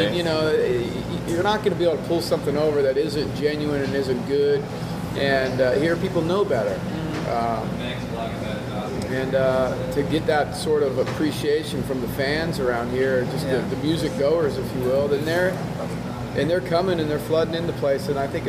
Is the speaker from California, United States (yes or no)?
yes; Lake Tahoe, California, United States; I grew up in Lake Tahoe, California. Small little, you know, mountain town.